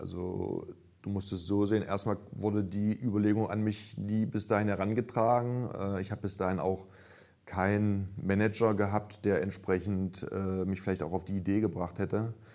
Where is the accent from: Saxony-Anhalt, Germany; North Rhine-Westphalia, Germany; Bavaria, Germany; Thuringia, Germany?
Saxony-Anhalt, Germany; Magdeburg; born there; gebürtiger Magdeburger, Traum leben dürfen, Familie ist vor Ort